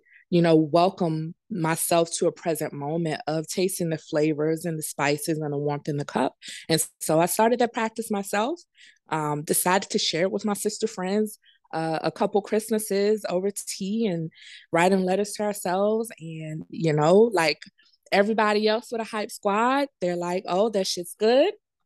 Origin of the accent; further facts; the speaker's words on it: Richmond, Virginia, United States; a business plan competition in my hometown of Richmond, Virginia